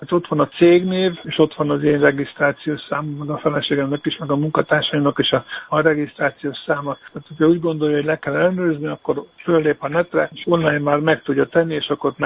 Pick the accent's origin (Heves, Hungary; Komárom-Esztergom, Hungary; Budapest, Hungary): Budapest, Hungary; Ugye mi pestiek vagyunk, Budapesten vagyunk